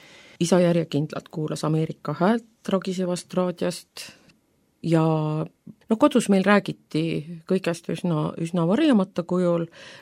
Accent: Lääne-Viru County, Estonia; Mina olen pärit Lääne-Virumalt. Ja kõik mu juured ongi päris kindlalt seal Virumaa pinnas. Mõlemate vanemate vanemad elasid seal.

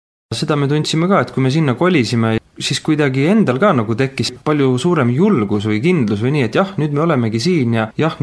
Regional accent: Haapsalu, Lääne County, Estonia; Haapsalu piirkond, see Läänema piirkond nii, eks ole, mina olen sealt pärit ja see kuidagi armas on.

